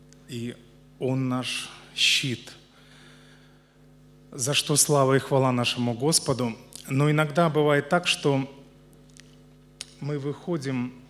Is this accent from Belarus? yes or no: yes; Belarus; Я из Белоруссии